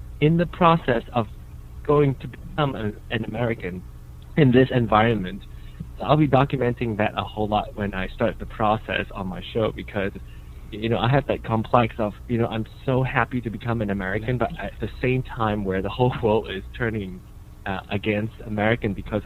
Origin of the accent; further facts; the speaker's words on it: Canada; I just say I'm Canadian. I guess people do mistake me for being American sometimes.